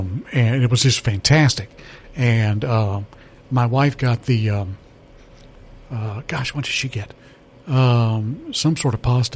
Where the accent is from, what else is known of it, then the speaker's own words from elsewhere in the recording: Anniston, Alabama, United States; Mr. and Mrs. Rodopoulos owned that in my hometown of Anniston, Alabama.